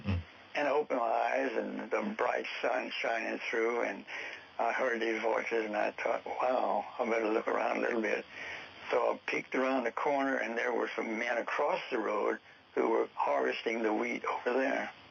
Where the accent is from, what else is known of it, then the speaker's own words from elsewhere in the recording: Louisiana, United States; born there; He says, where were you born? And I said, I was born in Louisiana.